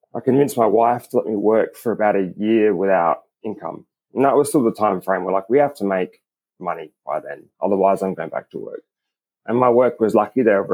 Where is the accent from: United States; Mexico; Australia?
Australia; But for us, being Australian, and it made sense.